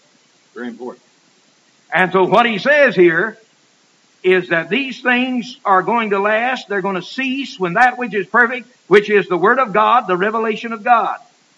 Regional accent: Oklahoma, United States; One time, Steinbeck gave a setting of his book in Oklahoma, my home state, and that's why it was quite interesting to me.

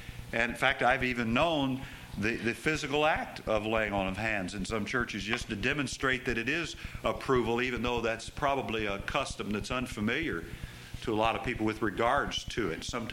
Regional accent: Gary, Indiana, United States; I know I'm raised in Chicago area. I was raised in Gary, Indiana, steel mill country.

